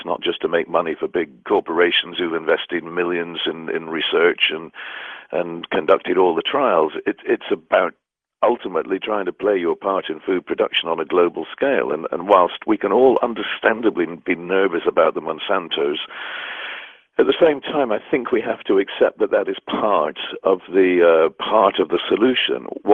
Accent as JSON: {"language": "English", "region": "Scotland", "country": "United Kingdom", "tie": "born or raised there", "also_born_or_lived": "England", "moved": "yes", "said": "growing up in Scotland and then moving to England. You know, people can be very hostile just because you speak with a funny accent or, you know, have a different sounding surname."}